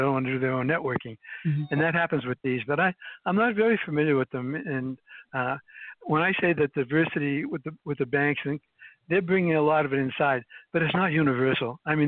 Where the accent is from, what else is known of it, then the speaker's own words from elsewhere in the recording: Medford, Massachusetts, United States; Well, I have a very different background. I'm from Medford, Massachusetts.